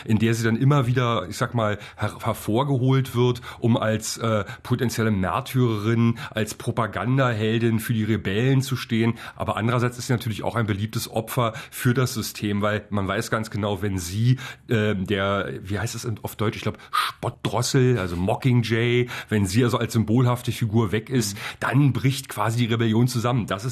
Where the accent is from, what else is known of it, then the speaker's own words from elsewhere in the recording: Berlin, Germany; im Kino sitzt man schon als Berliner da und denkt so, ui, das kenne ich, das ist meine Stadt.